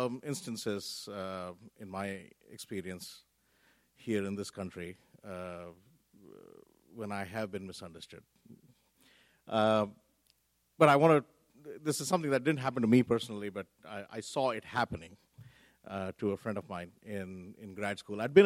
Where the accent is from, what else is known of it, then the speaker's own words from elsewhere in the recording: India; And I said, no, I'm from India.